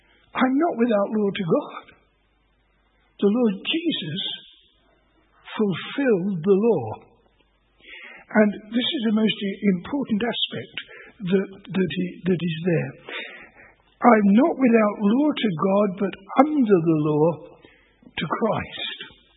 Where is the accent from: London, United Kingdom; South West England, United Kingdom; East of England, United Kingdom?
London, United Kingdom; Harrow; I mean, I come from Harrow, and if I meet anybody who has any connection with Harrow and have discovered it, then you get talking